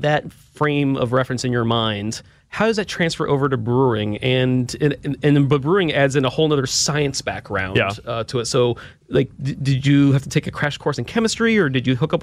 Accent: Milwaukee, Wisconsin, United States; I'm from Milwaukee, Wisconsin. Beer's in my blood, right?

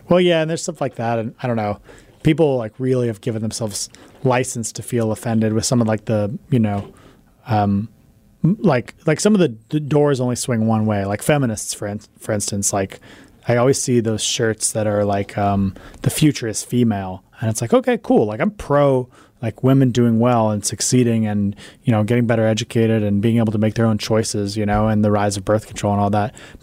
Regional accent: Seattle, Washington, United States; growing up in Seattle, it just like, I don't know

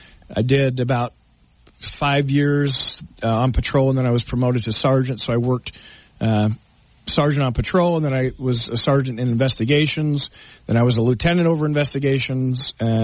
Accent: Green Valley, Arizona, United States; also born or lived in Mesa; I was born in Mesa, Arizona, but I went to preschool here.

